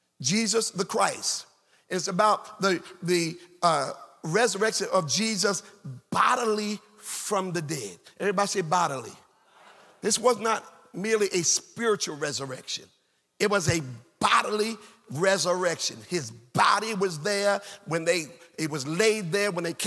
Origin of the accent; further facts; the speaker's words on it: Jersey City, New Jersey, United States; when I grew up in Jersey City, New Jersey, that was the day that the amusement parks opened.